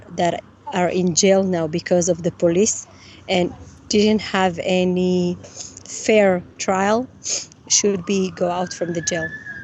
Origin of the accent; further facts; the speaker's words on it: Ethiopia; English is a second language; now in Israel; I grew up, because I was born in Ethiopia, I grew up with knowledge of, and it's not only knowledge, I was there.